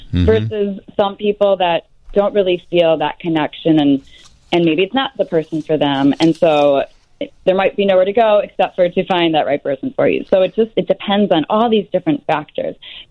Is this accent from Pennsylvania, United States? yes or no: no; Glencoe, Illinois, United States; now in Los Angeles, United States; So I grew up in Glencoe.